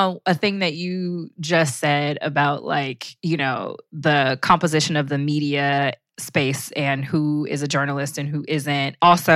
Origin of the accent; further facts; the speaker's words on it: Los Angeles, California, United States; the LA Times, right, my hometown paper